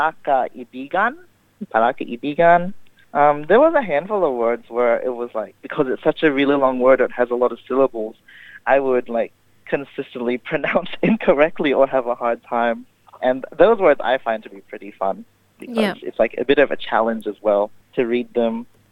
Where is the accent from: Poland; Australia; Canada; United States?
Australia; born there; Like, I was born in Australia, so there's a lot of things that I feel like I'm like distant with in terms of culture.